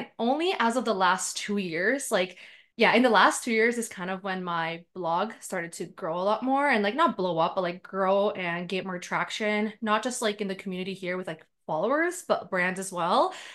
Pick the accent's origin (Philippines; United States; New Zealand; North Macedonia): North Macedonia; moved away; that's like with a J because it's Macedonian. So I'm from Macedonia. I moved here 15 years ago.